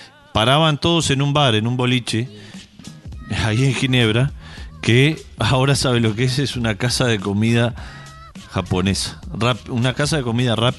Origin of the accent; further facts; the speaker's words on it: Canelones, Uruguay; Claro, porque como soy de Canelón, no, eso del interior...